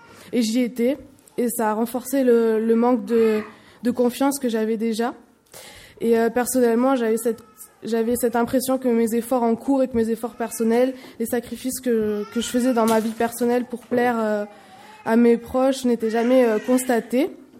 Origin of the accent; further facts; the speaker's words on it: Nîmes, Occitanie, France; born there; J'ai 18 ans, je suis née à Nîmes et j'étudie actuellement à la faculté de droit de Clermont-Ferrand